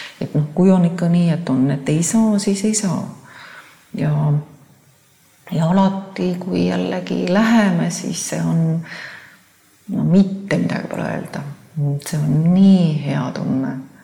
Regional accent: Saare County, Estonia

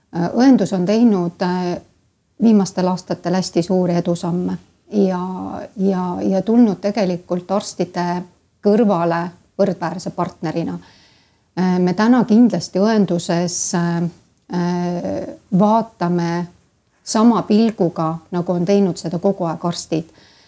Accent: Saare County, Estonia; On mõned sõnad, mis on täna kindlasti mul jäänud, mis reedavad, et ma olen saarlane juurtelt.

